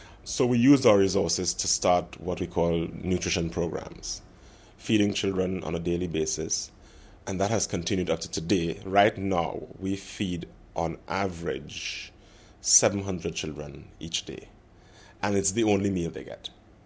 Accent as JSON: {"language": "English", "region": "Kingston", "country": "Jamaica", "said": "I am from Kingston, Jamaica."}